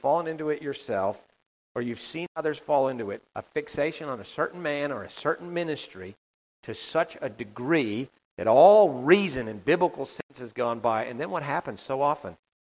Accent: Canada; I grew up in Canada, and we have a prime minister

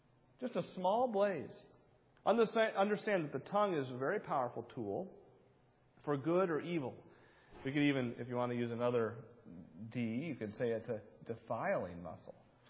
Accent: New Hampshire, United States; I come from New Hampshire, where the live free or die state, right? That's all of our license plates say, live free or die.

